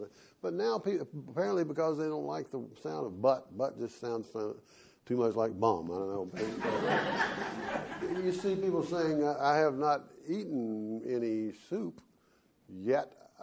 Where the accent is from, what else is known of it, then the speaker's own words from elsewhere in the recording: Decatur, Georgia, United States; Yeah, I grew up in Decatur, Georgia, which was, it's surrounded by Atlanta now, but it's a little town that was there before Atlanta was.